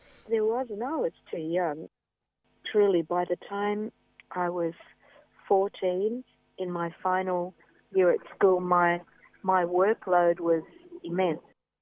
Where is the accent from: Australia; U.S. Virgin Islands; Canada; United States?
Australia; Mascot, New South Wales; my memories of growing up in Mascot were fabulous.